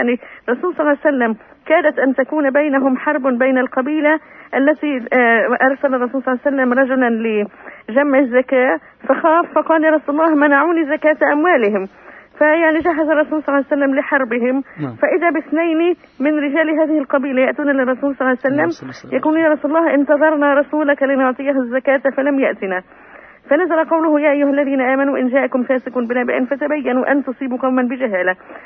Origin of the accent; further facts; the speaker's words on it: Khan Yunis, Gaza Strip, Palestine; من خان يونس